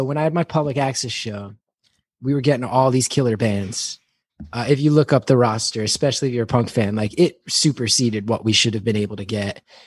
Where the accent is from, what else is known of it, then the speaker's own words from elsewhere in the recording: New Jersey, United States; And it's just about my massive amount of love for my home state.